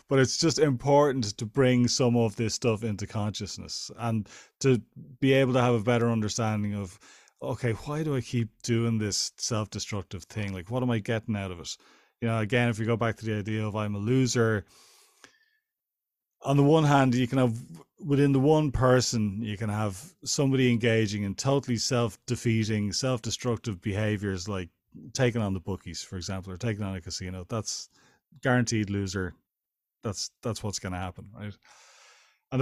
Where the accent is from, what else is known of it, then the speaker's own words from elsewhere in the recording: Ireland; born there; I was raised Catholic because I was born in Ireland at a certain time, and all of my family were Catholic